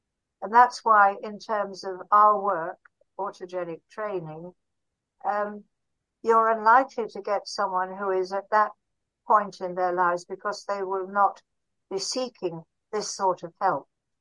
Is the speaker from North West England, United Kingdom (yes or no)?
yes; Barrow-in-Furness, North West England, United Kingdom; I did a locum general practice in my hometown of Barrow-in-Furness